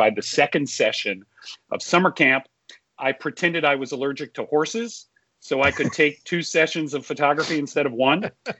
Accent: Atlanta, Georgia, United States; Well, I grew up in Atlanta, Georgia. I'm a redneck intellectual like Mike Gutterman.

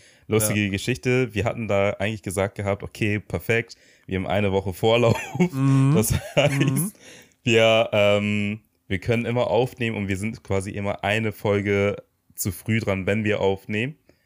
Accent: Togo; now in Germany; Ich komme ja ursprünglich aus Togo, aus Westafrika. Und dort wird halt größtenteils Französisch gesprochen.

